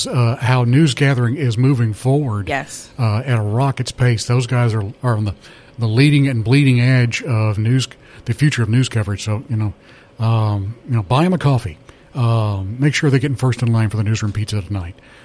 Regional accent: Anniston, Alabama, United States; Mr. and Mrs. Rodopoulos owned that in my hometown of Anniston, Alabama.

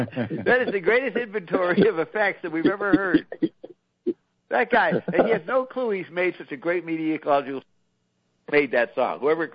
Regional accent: France; now in Canada; I'm there rather detached, I'm from France, you know, I'm not really into this shit

